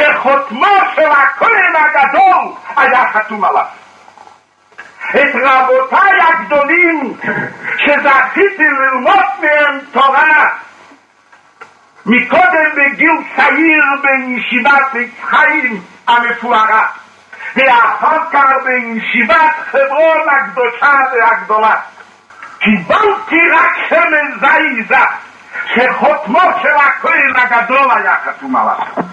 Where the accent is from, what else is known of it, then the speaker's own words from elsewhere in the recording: Jerusalem, Jerusalem District, Israel; באתי ילד קטן בירושלים, קטן מאוד, וגודלתי וחונכתי כאן בירושלים